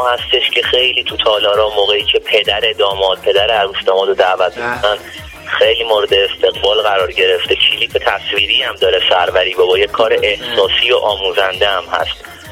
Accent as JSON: {"language": "Persian", "town": "Tehran", "region": "Tehran Province", "country": "Iran", "said": "تهران. تهران."}